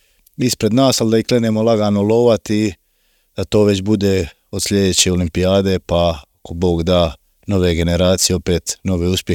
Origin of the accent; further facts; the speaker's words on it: Croatia; normalno Hrvati kao Hrvati ciljamo samo na najviše